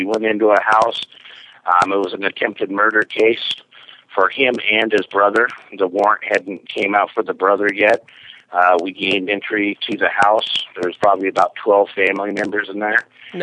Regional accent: Denver, Colorado, United States; Now, see, I'm from Denver, and that's where Mr. Dwayne Chapman is from.

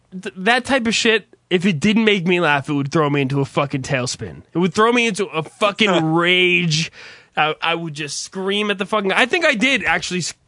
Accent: New Jersey, United States; I'm not, you know, anybody who knows, I'm from New Jersey. I've never ever pretended to be from Detroit.

